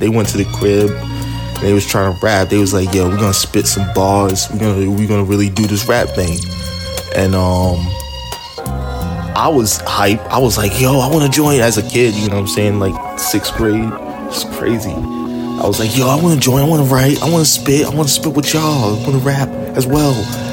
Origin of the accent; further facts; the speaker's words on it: Brooklyn, New York, United States; now in Atlanta, United States; I'm from Brooklyn, born and raised, and I'm currently living in Atlanta right now.